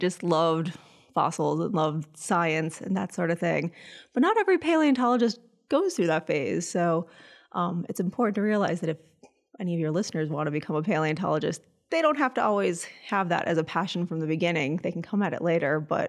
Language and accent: English; Chicago, Illinois, United States; I grew up in Chicago, where I was really fascinated by fossils as a kid.